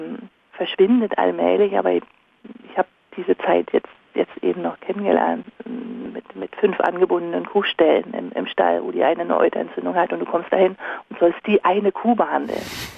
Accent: Germany; Und habe meine Familie da und Deutsch ist meine Muttersprache. Extrem wichtig. Also die deutsche Sprache für mich ist ein riesen Identitätsding irgendwie. Ich würde sagen, also zu 90% Deutsche.

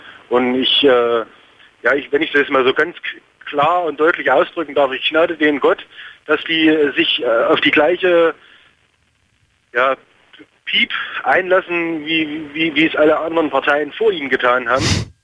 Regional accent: East Germany, Germany; Also ich bin in der DDR groß geworden

